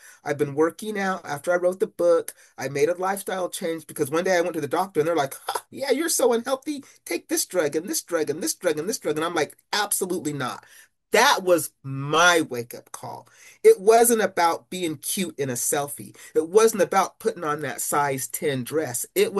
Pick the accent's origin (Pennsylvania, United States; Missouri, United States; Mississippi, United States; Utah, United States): Utah, United States; Salt Lake City; the reason why I wrote You Sound White is I grew up in Salt Lake City, Utah.